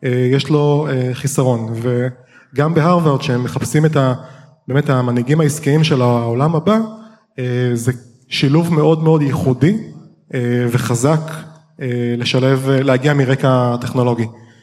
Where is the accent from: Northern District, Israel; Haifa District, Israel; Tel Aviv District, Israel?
Haifa District, Israel; Haifa; אני נולדתי וגדלתי בחיפה, בבית שמאוד אוהב ספורט ומתעניין בספורט